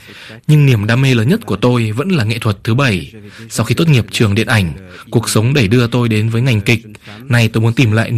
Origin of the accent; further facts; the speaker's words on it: France; Tôi sinh ra và lớn lên tại Pháp. Bố mẹ tôi đều là người Việt